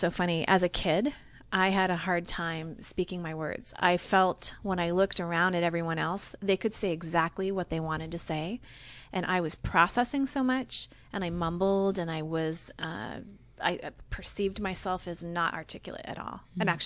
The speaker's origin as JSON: {"language": "English", "region": "Maine", "country": "United States", "tie": "born or raised there", "said": "So I actually was born and raised in Maine."}